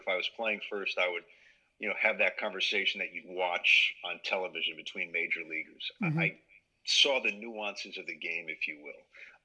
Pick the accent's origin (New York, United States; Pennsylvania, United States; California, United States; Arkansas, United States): New York, United States; Scarsdale; And the beauty of growing up in Scarsdale was we had a public access television station